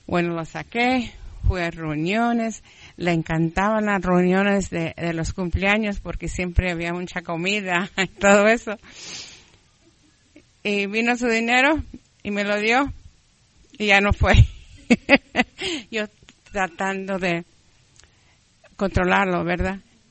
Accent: Texas, United States; soy de Texas.

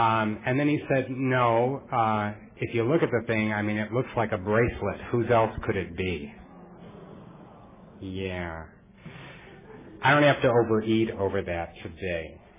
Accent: Melrose Park, Illinois, United States; I'm from Melrose Park, Illinois.

